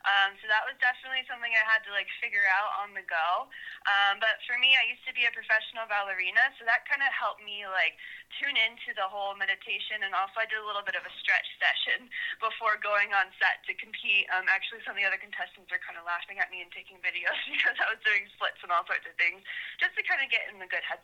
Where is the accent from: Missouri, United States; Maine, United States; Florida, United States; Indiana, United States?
Florida, United States; now in Lake Tahoe, United States; originally I'm from Florida, as are all my recipes.